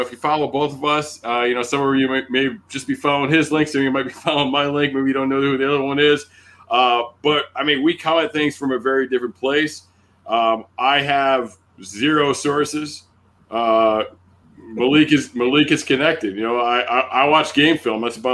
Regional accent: Fremont, Ohio, United States; born there; now in Rhode Island, United States; I was born in Fremont, Ohio. Spent very little of my life in Ohio, to be honest with you. But I'm out here in New England as well, living in Rhode Island right now.

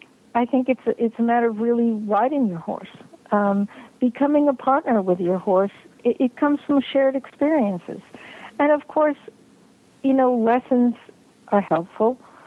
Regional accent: New York City, New York, United States; born or raised there

